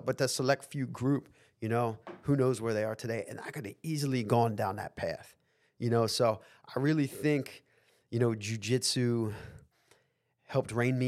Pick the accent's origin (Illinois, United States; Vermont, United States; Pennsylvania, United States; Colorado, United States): Pennsylvania, United States; Philadelphia; and growing up in Philly in the city, like maybe I wouldn't have ended up somewhere good.